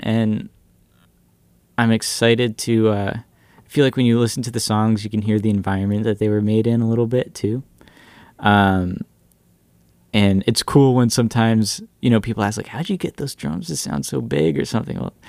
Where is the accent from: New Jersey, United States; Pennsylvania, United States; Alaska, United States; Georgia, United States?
Pennsylvania, United States; Benton; also born or lived in Massachusetts; I'm from a town called Benton, Pennsylvania.